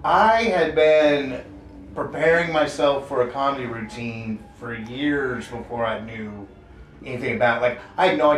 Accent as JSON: {"language": "English", "town": "Evansville", "region": "Indiana", "country": "United States", "said": "Well, I'm from Evansville, Indiana."}